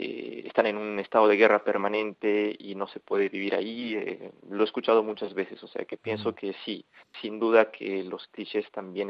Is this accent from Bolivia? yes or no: yes; Bolivia; yo que vengo de Bolivia